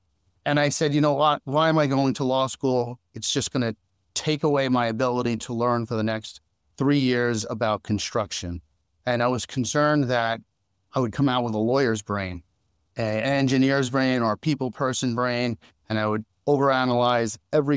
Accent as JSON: {"language": "English", "town": "Freeport", "region": "New York", "country": "United States", "tie": "born or raised there", "said": "I was born in Freeport, New York and grew up till about fourth grade in Freeport, New York."}